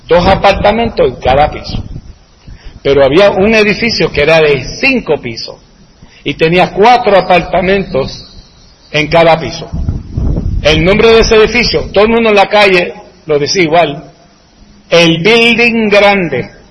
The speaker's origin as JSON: {"language": "Spanish", "region": "New York", "country": "United States", "tie": "born or raised there", "also_born_or_lived": "Texas / Mississippi / Kansas", "said": "nací y me crié en Nueva York. Viví 3 meses en Texas, 1 año en Mississippi y como 15 más en Kansas."}